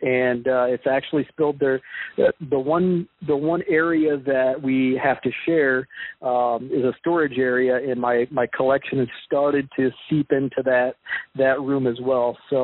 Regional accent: Illinois, United States; I made a big bulk trade with a guy who was actually near my hometown in Illinois

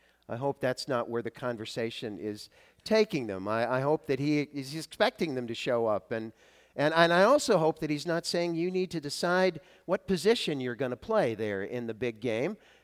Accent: New England, United States; They know I'm a Patriots fan, and that, you know, but I'm from New England

